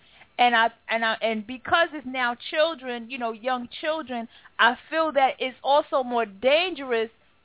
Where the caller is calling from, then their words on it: New York, United States; I'm calling from New York.